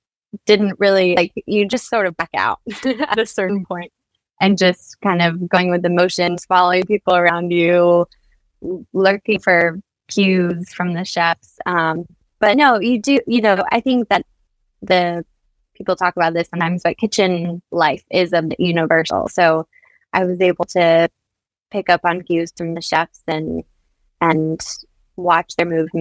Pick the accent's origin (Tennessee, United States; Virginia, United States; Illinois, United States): Virginia, United States; Charlottesville; I am actually. I came back to my hometown. So I never thought I would, but I did grow up in Charlottesville, Virginia.